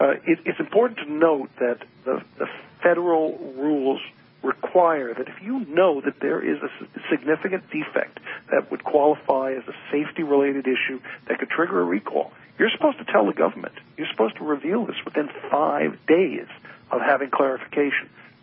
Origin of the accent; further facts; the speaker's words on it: New York, United States; now in Detroit, United States; Route 35, where I grew up outside of New York.